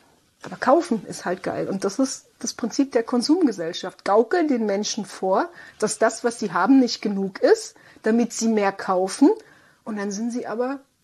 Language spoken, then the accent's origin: German; Baden-Württemberg, Germany; ich komme aus dem Südwesten, Schwabenland, das gelobte Land